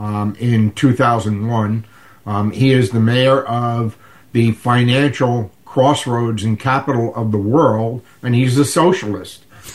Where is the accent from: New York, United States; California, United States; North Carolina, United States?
New York, United States; New York City; now in New Rochelle, United States; actually live in New Rochelle, which is just over the border from the Bronx. It's adjacent to the Bronx. But I grew up in New York City, and I pastor in New York City.